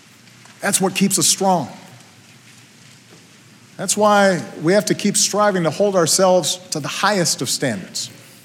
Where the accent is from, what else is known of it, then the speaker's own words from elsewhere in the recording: Hawaii, United States; also born or lived in Illinois; Because I grew up in Hawaii, the melting pot of races and customs, because I made Illinois my home.